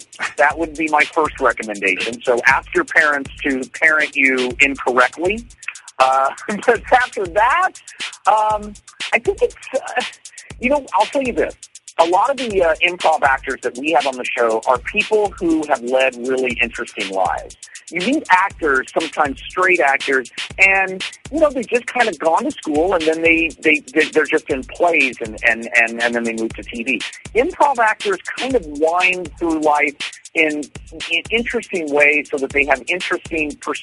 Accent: Kansas, United States; I'm from Kansas, and so a lot of the history of the Wild West is folded into the show.

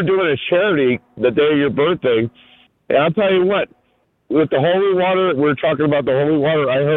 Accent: Pittsburgh, Pennsylvania, United States; you know that I grew up in Squirrel Hill and I am of the Jewish faith, but I'm conservative.

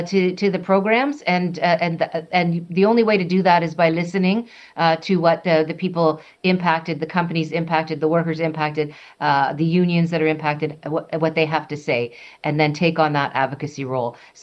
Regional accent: Canada; we have to be really prepared to fight and to fight in a way that is going to make it clear that we're never going to become anything but Canada

